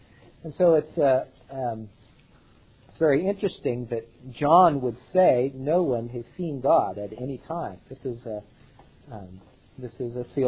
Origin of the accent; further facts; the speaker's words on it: Topeka, Kansas, United States; President Ford came to my hometown, to Topeka, Kansas